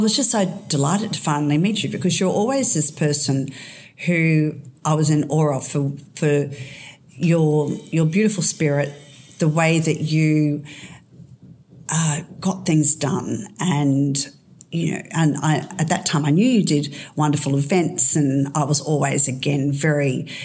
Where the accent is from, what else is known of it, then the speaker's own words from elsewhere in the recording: Camp Hill, Queensland, Australia; So I grew up in Camp Hill. I was actually born at the Red Brick Hotel down at South Brisbane. My father was a publican and I was the youngest of five.